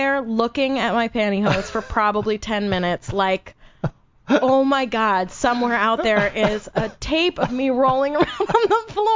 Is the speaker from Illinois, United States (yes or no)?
no; Brooklyn, New York, United States; moved away; Yeah, I'm from Brooklyn, New York, and I left in 2003 to come out here.